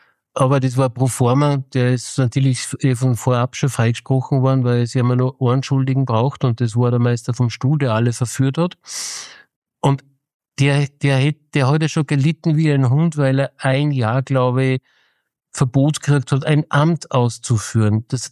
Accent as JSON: {"language": "German", "country": "Austria", "said": "Und bei uns in Österreich haben wir es nicht einmal Rückgrat"}